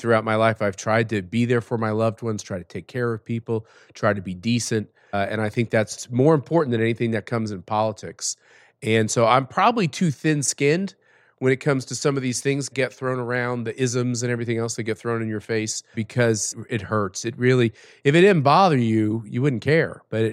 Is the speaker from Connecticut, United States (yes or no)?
no; Houston, Texas, United States; also born or lived in Cleveland, United States / Burnsville, United States / Wichita, United States; I kind of grew up all over the country. I was born in Cleveland. I was raised in Houston. I was an Oilers fan as a kid. Burnsville, New Jersey. And then finally, I ended up in Kansas, in Wichita, Kansas.